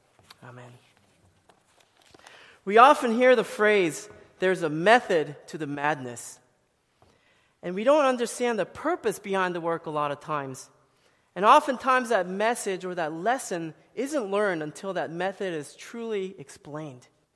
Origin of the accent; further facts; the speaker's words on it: South Korea; now in Annandale, United States; when I was a kid growing up in South Korea